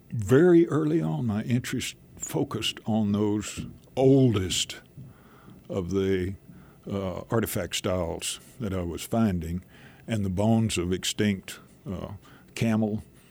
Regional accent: Texas, United States; And then I grew up in West Texas on the High Plains during the drought of the 1950s.

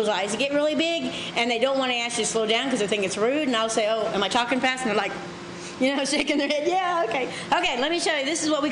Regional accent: Panama City, Florida, United States; I do have a tendency to talk a little bit too fast, so sometimes you have to slow me down because I'm originally from Panama City, Florida, and this is how we task it. If you don't talk this fast down there, you get run over.

